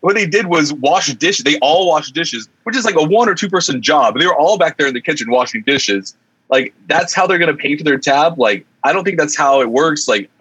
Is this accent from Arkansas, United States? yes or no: yes; Arkansas, United States; Oh, less than that. I grew up in Arkansas. My first job when I was 16 in like 2004 or 2006 or something, 2004 probably, I got $5.25 an hour.